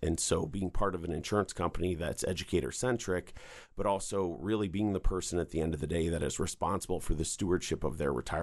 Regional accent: Connecticut, United States; moved away as an adult; I'm not a native, but I might as well be because I married one. So I've been here for about 10 years. I come from Connecticut originally.

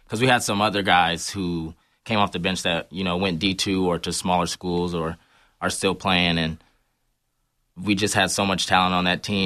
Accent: Lansing, Michigan, United States; I'm from Lansing, and I went to Sexton High School.

